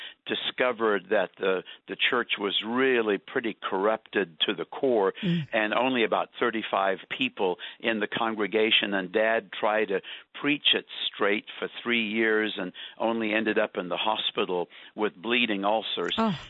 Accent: South Africa; Well, I was born and raised in South Africa, Susie, to British parents.

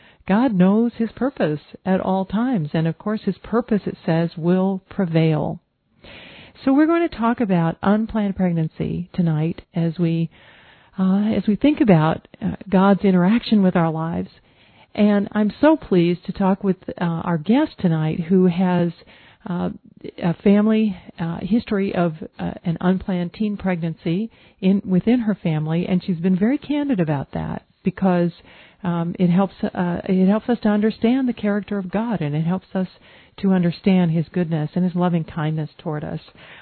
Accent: Georgia, United States; And back in my home state in Georgia, last week when we were broadcasting, we were on the road in Arizona.

